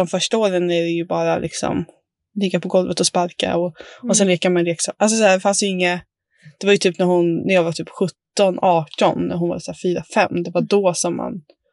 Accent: Karlskoga, Örebro County, Sweden; Vi bytte i stad, vi flyttade in från Karlskoga till Örebro.

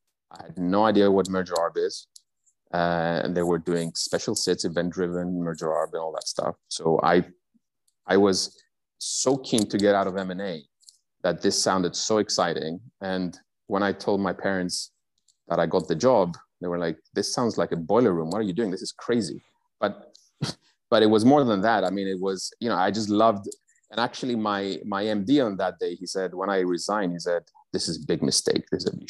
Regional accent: Cyprus; bear in mind, I grew up in Cyprus, which is an island in the middle of nowhere.

